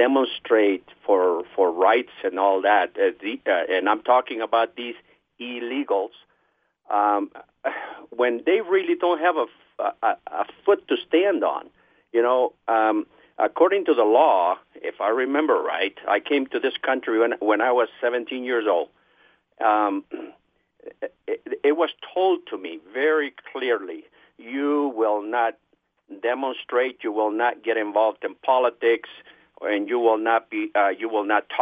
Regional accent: Peru; now in United States; I'm from Peru.

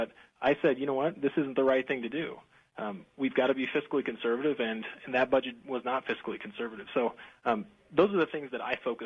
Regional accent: Colorado, United States; But I grew up in Colorado with a blue-collar family, and I think Colorado common sense is something was instilled in me at a very early age.

